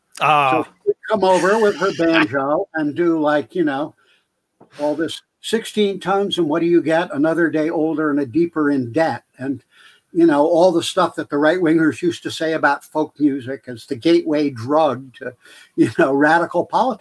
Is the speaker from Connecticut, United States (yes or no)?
yes; Cornwall, Connecticut, United States; when I was growing up in Northwest Connecticut, where the town that you referred to, Cornwall, this was a small rural New England town at the time, and we're talking the 1950s.